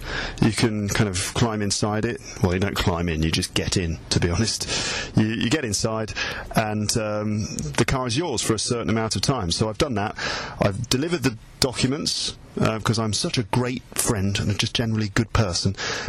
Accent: England, United Kingdom; Okay, because I'm English, I don't use air conditioning usually, so I'm not used to operating it.

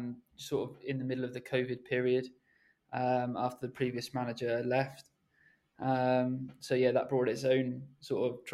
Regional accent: South West England, United Kingdom; also born or lived in Devon; my parents moved. So originally I'm from Dorset.

